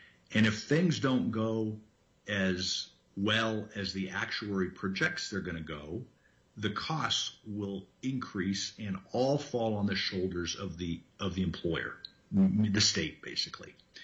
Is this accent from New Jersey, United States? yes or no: no; Denver, Colorado, United States; I'm an actuary, a credentialed actuary. I'm from Denver, Colorado.